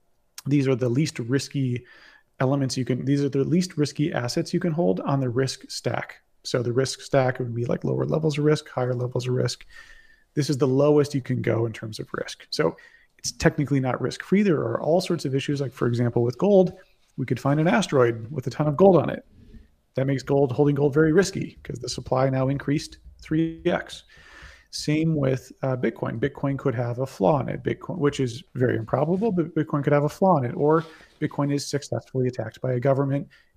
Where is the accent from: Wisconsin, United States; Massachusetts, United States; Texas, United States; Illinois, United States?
Texas, United States; I find it very improbable that, for example, I'm from Texas.